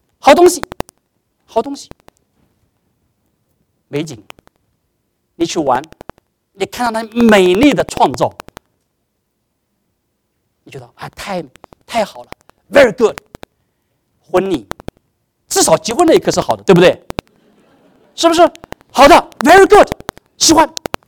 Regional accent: Anhui, China; 我家乡风不是讲我老家安徽哦

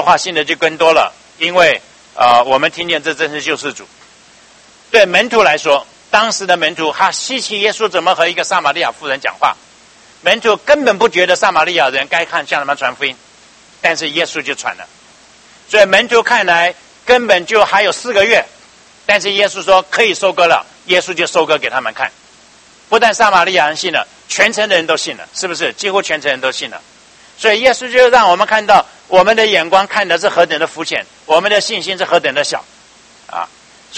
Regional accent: United States; 一看我是美国的 American

